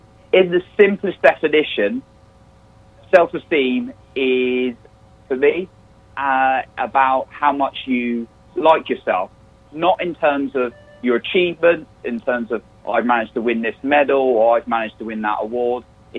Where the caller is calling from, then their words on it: England, United Kingdom; I am calling in from England for any of the listeners who noticed the odd accent